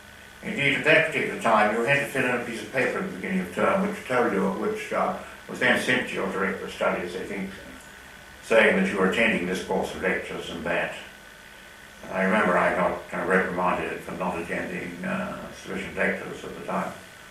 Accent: East of England, United Kingdom; But yes, it's my home country. It's East Anglia.

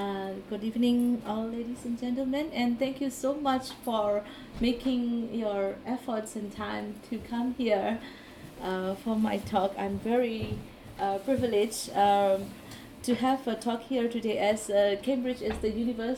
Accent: Yangon, Yangon Region, Myanmar; I was born in Yangon, and my childhood memories are around the downtown Yangon because my high school is a former St. John Convent and now called La Gadu. It's in the heart of downtown Yangon

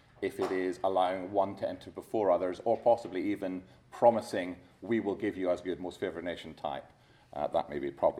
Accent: Scotland, United Kingdom; As you can probably tell by the fact I'm speaking too quickly, I grew up in Scotland.

